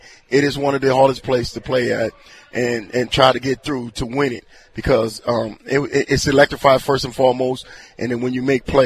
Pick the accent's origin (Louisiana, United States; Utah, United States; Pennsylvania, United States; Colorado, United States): Louisiana, United States; New Orleans; I'm originally from New Orleans, but I went everywhere